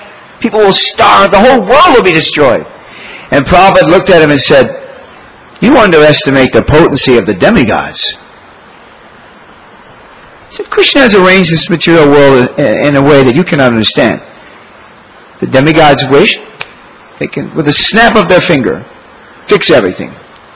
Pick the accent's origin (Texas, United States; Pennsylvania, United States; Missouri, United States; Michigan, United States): Michigan, United States; Detroit; When I was a boy, growing up in Detroit, Michigan, our doctor was a block and a half from our house.